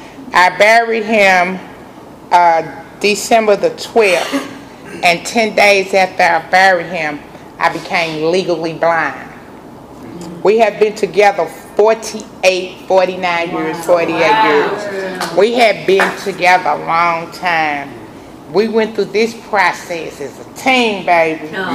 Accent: St. Louis, Missouri, United States; I come from St. Louis. I come from a place called Vandervin and St. Louis Avenue

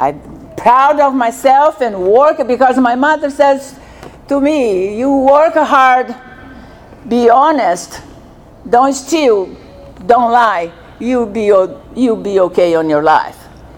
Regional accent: Brazil; I'm from Brazil. I was born on a very poor family.

